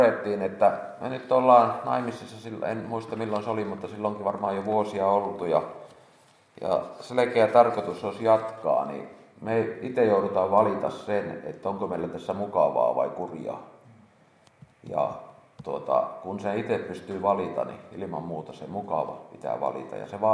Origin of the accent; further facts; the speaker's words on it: Veteli, Central Ostrobothnia, Finland; now in Kauhava, Finland; olen Vetelistä kotoisin. Reipas parikymmentä vuotta sitten muuttanut Kauhavalle.